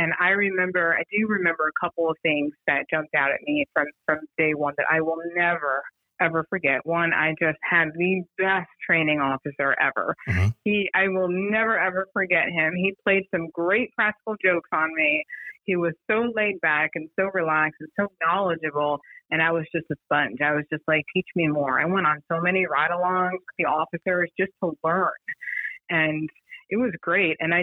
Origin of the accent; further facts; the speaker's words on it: New York, United States; But I am originally from New York, born and raised. And so I went back home to New York in 96